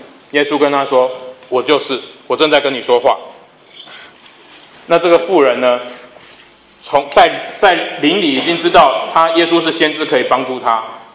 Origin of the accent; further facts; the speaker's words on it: Singapore; accent: Singaporean; 那 我的口音是新加坡口音，他的口音是韩国人口音，反正就是用英文来谈。